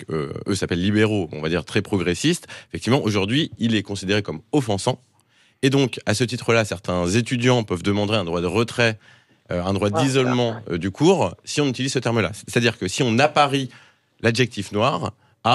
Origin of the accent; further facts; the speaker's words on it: France; c'est notre honneur en tant que Français de ne pas être dans ce genre de délire